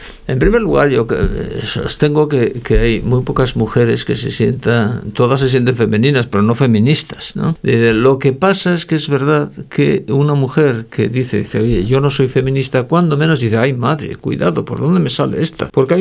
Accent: Oviedo, Asturias, Spain; Yo soy de Oviedo, nací en un barrio no precisamente de lujo

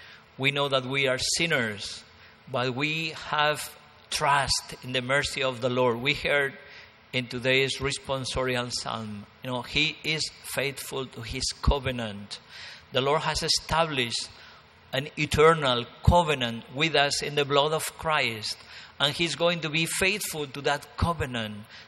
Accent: Spain; English is a second language; You can see that I'm from Spain, always quoting Spanish saints.

